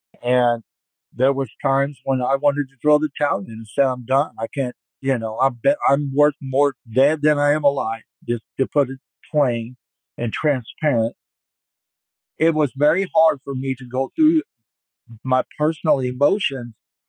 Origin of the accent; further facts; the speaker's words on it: Quincy, Illinois, United States; I am from Quincy, Illinois, and I'm here today just to share my story.